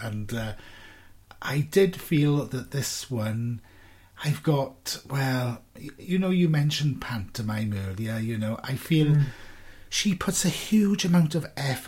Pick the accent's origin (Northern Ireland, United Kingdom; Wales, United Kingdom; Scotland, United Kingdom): Wales, United Kingdom; I'm being Welsh.